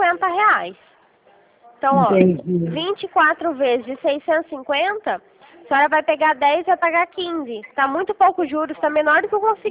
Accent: Minas Gerais, Brazil; now in Rio Claro, Brazil; Eu sou de Minas, eu sou mineira.

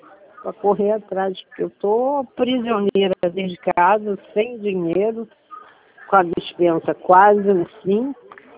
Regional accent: Campo Grande, Rio de Janeiro, Brazil; Eu sou de Campo

